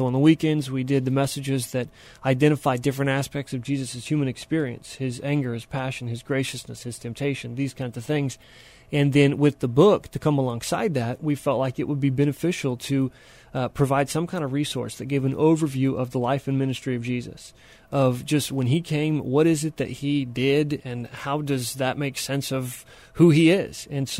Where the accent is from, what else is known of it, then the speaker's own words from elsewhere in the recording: Tulsa, Oklahoma, United States; Yeah, the quick version is I grew up in the middle of the country. Grew up in Oklahoma, Tulsa, Oklahoma, and born to a large, loud Italian family.